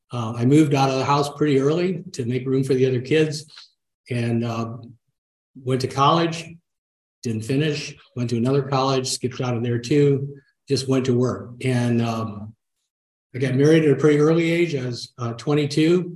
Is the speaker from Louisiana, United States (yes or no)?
no; St. Louis, Missouri, United States; My parents stayed together. I never really had what I call a troubled childhood. I grew up in St. Louis. I got sent to private schools.